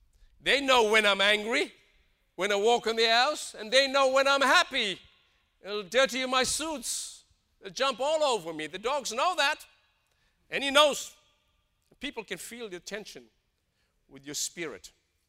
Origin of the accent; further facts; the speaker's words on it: South Africa; I grew up in apartheid in South Africa.